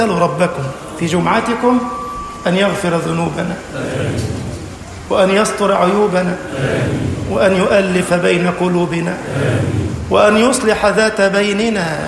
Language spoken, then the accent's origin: Arabic; Egypt; اللهم اجعل بلدنا مصر أمنا أمانا